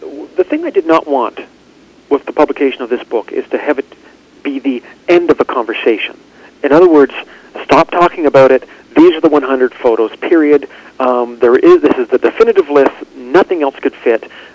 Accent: Nova Scotia, Canada; I'm from Nova Scotia. I'm a 38-year-old guy from Nova Scotia.

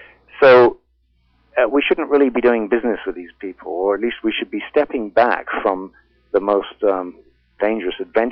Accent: Canada; I'm speaking as a Canadian.

